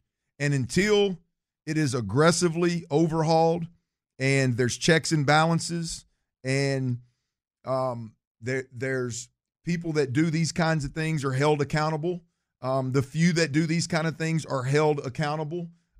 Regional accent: Baytown, Texas, United States; like I was born and raised in Baytown, Texas, man.

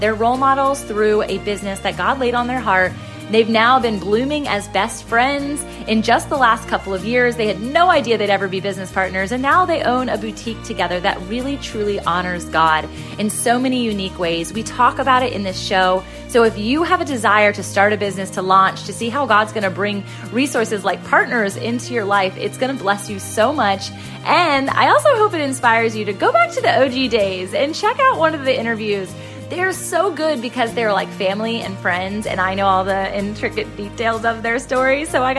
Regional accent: Virginia Beach, Virginia, United States; They have an incredible store right here in my hometown, Virginia Beach, Virginia, and it's called Polish.

